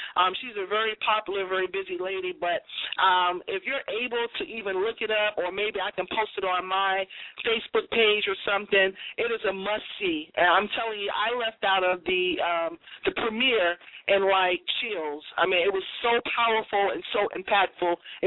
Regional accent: Boston, Massachusetts, United States; in my hometown, New England, Boston, Massachusetts

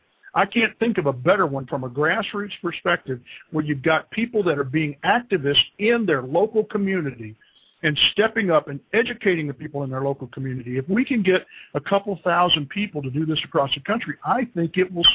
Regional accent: Tennessee, United States; By the way, I'm from Tennessee originally.

